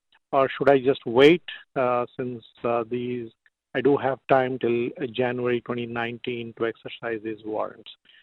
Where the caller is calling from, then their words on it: Mason, Ohio, United States; I'm calling from Mason, Ohio.